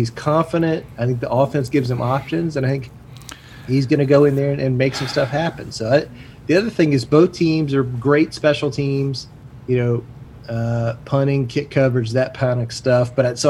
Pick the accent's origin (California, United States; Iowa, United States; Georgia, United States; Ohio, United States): Georgia, United States; Atlanta; Yes, but I'm from Atlanta.